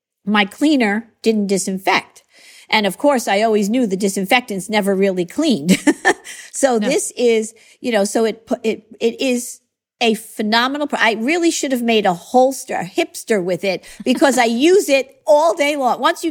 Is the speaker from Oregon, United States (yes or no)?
no; New York, United States; I grew up a little bit outside of New York on Long Island.